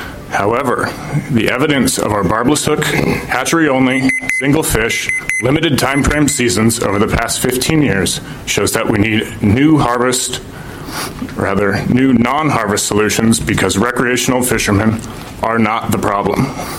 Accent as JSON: {"language": "English", "town": "Longview", "region": "Washington", "country": "United States", "tie": "born or raised there", "lives_now": "Seattle, United States", "said": "I'm a recreational angler from Seattle. I grew up in Longview, just near here."}